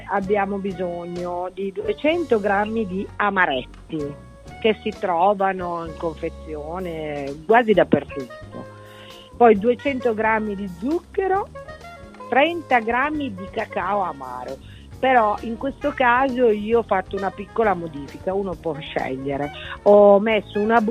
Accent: Piedmont, Italy; also born or lived in Genoa; io sono cresciuta nelle Langhe, e anche se sono nata a Genova, però amo molto la cucina piemontese

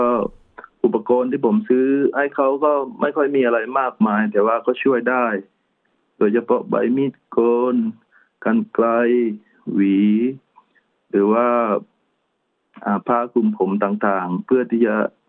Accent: Trang, Thailand; อยู่ที่จังหวัดตรังบ้านเกิดของผมเอง

